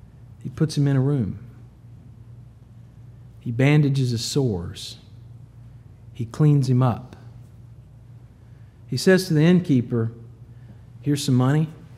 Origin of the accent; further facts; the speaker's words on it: the South, United States; I'm from the South. I grew up a child of the 80s.